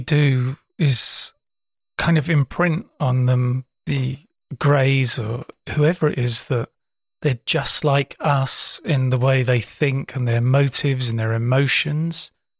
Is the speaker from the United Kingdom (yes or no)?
yes; England, United Kingdom; sorry, I'm English, I'm not quite sure about the, how it all works